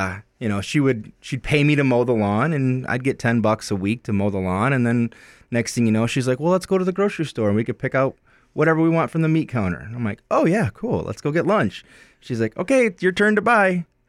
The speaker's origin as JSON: {"language": "English", "town": "Grand Rapids", "region": "Michigan", "country": "United States", "tie": "born or raised there", "said": "Growing up in Grand Rapids, Michigan, my parents owned a bakery."}